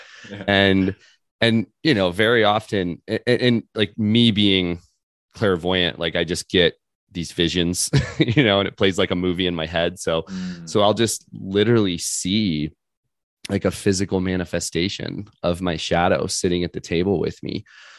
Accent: Cocoa Beach, Florida, United States; I grew up in Cocoa Beach, Florida in the 40s and 50s

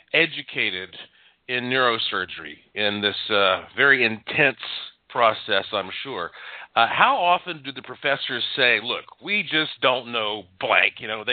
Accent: Asheville, North Carolina, United States; And for those listening who may not realize, of course, I'm from Asheville, North Carolina. So, you know, when you're growing up in that type of a setting, often a rural setting, you hear a lot of interesting stories and legends and pioneer tales.

